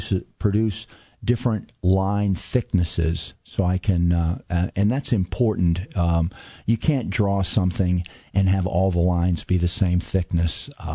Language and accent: English; Richmond, Virginia, United States; born there; also born or lived in Latin America; I was born in Richmond. I've lived all over the United States and in Latin America, but I've always been fascinated specifically by Virginia history. I was born in the early 50s